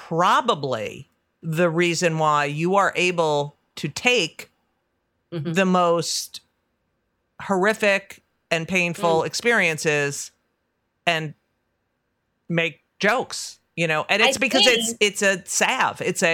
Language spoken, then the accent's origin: English; New Jersey, United States; Like, I'm from New Jersey, and I never say the county. I don't say I'm from Union County.